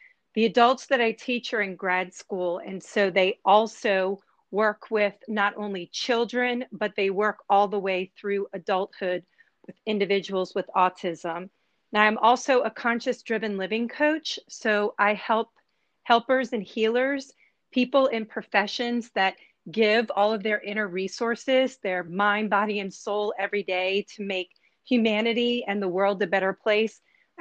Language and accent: English; New Orleans, Louisiana, United States; I'm from New Orleans.